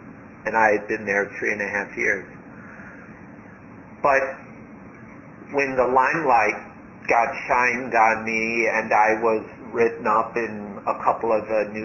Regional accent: United States; And some of that made perfect sense because I grew up in America.

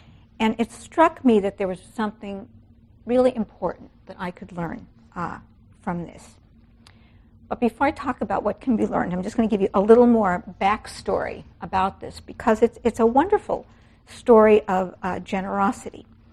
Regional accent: New York City, New York, United States; And I grew up in the Bronx and hadn't been back to New York for more than a decade.

